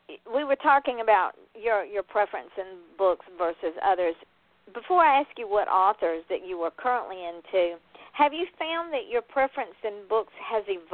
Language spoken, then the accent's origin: English; Georgia, United States; Well, no, I'm from Georgia, so it was just as bad.